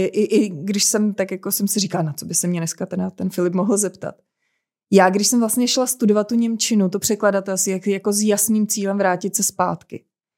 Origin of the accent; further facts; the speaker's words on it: Habartov, Karlovy Vary Region, Czechia; nepocházím přímo ze Sokolova, ale jsem původem teda z Habartova.